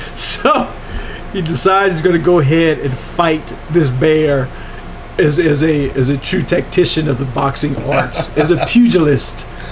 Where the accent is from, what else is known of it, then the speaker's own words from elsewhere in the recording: Lake Arthur, Louisiana, United States; I was from Lake Arthur, Louisiana.